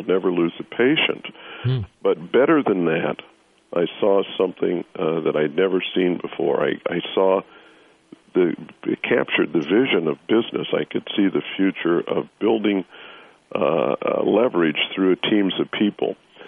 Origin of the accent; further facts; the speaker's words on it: Nixa, Missouri, United States; also born or lived in Springfield, Missouri; I was born in Springfield, Missouri. My hometown is Nixa, Missouri, which is just 10 miles south of Springfield.